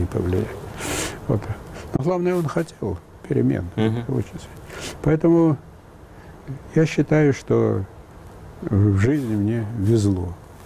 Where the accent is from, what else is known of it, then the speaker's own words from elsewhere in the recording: Moscow, Russia; born there; Греческие корни во мне всегда были. Но мои родители уже жили в Москве. Я родился в Москве.